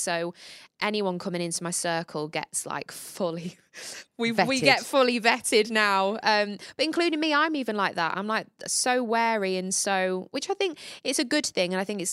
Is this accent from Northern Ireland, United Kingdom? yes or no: no; Grimsby, Yorkshire and the Humber, United Kingdom; born there; I was born in Grimsby.